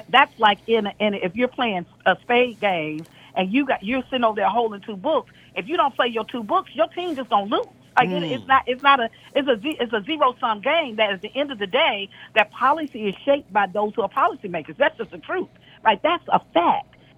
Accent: Deep South, United States; And maybe I am passionate about this because I'm from the Deep South, and I've had family members who have been tortured.

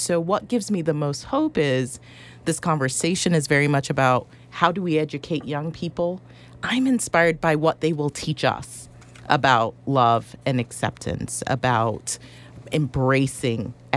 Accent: Jamaica; I grew up in Jamaica where it is a crime.

